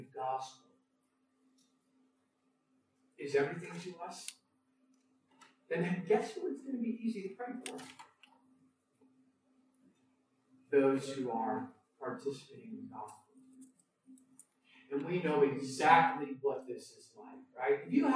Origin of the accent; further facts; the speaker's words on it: New Jersey, United States; born there; now in California, United States; I've been living now in California for longer than I lived in New Jersey, where I was born.